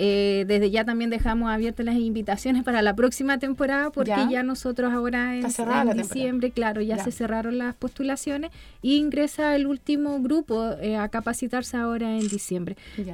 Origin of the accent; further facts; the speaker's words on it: Melipilla, Santiago Metropolitan, Chile; now in Curacaví, Chile; Sí, pero yo soy de nací y criada en Melipilla.